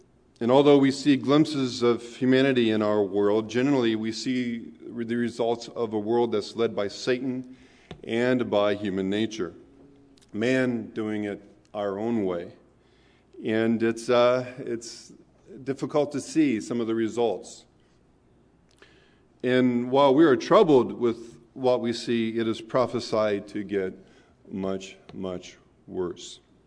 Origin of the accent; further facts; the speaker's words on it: Dayton, Ohio, United States; now in Milwaukee, United States; We're currently living in Wisconsin, Milwaukee, Wisconsin. Growing up, though, I grew up in Dayton, Ohio.